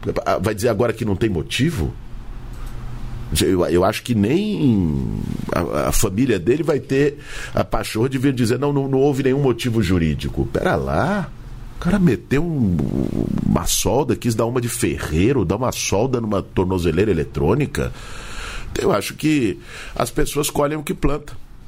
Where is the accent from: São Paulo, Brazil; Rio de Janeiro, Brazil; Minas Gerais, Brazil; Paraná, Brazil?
São Paulo, Brazil; Eu sou de São Paulo, mas no Rio Grande do Sul eu sei que não é diferente.